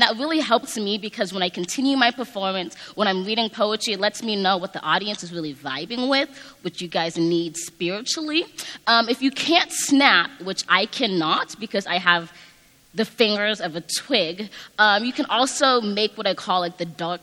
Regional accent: Los Angeles, California, United States; now in Boston, United States; I'm from Los Angeles, California

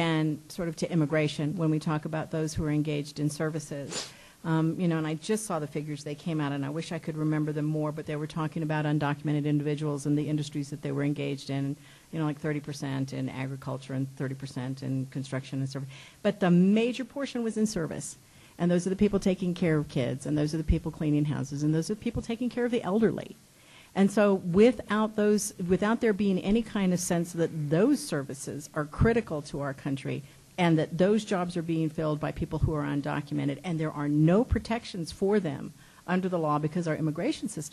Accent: El Paso, Texas, United States; Because when I grew up in El Paso, the fluid movement of individuals meant that there was fluid movement of dollars as well

